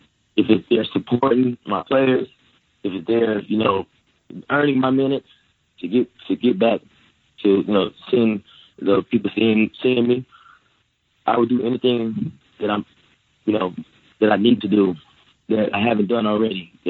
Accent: Houston, Texas, United States; he's from Houston, I'm from Houston.

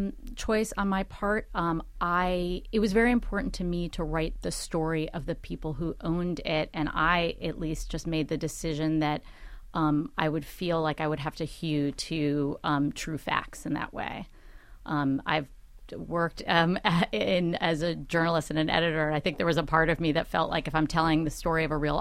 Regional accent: Los Angeles, California, United States; I grew up in Los Angeles.

